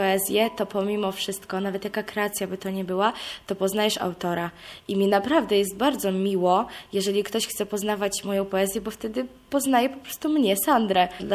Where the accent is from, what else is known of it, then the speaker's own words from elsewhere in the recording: Warmian-Masurian Voivodeship, Poland; now in Gdynia, Poland; Ja przyjechałam właściwie tutaj z Mazur, jestem taką 100% mazurzanką, można powiedzieć.